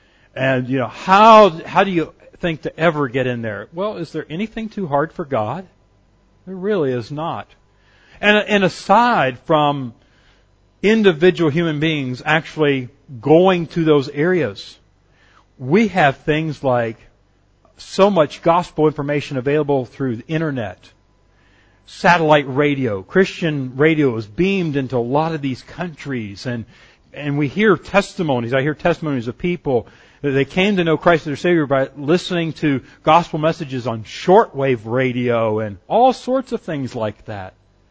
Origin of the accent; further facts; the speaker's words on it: the South, United States; I grew up in church. I grew up in the South. We went to Sunday school every single Sunday.